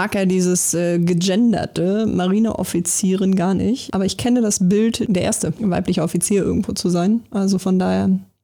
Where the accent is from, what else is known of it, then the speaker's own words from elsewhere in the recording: Berlin, Germany; Also ich bin ja gebürtig aus Berlin